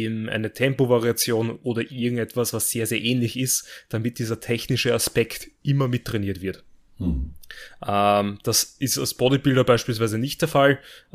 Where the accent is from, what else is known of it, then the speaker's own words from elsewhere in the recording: Austria; oder eben bei uns in Österreich